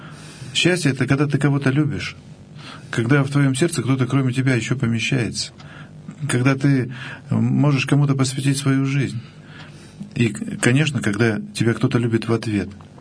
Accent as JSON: {"language": "Russian", "country": "Russia", "tie": "born or raised there", "said": "Просто потому, что мы родились и живем в России."}